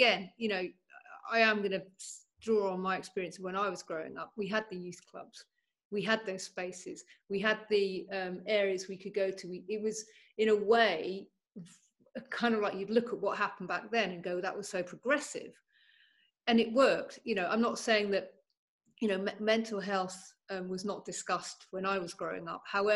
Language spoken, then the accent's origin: English; Bristol, South West England, United Kingdom; I lived in the middle of the countryside. You had to get on a bus. You went to the city. My city was Bristol, so I grew up in the West Country